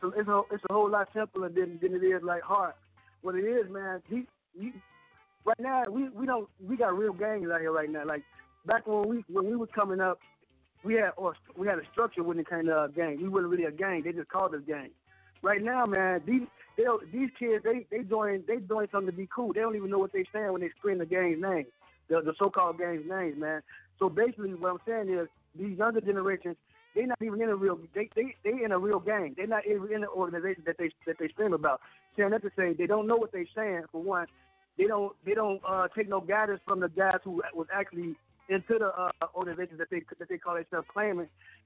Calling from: California, United States; Listen, I'm calling from California, man.

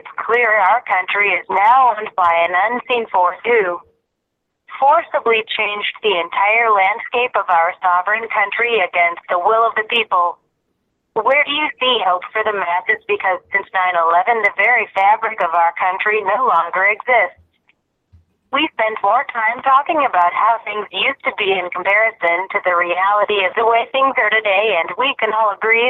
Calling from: Florida, United States; I'm calling from Florida, and I heard about Freedom Law School from YouTube.

